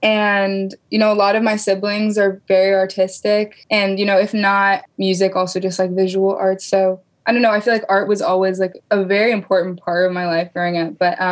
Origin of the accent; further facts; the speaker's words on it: Oakland, California, United States; Yes, I grew up in Oakland.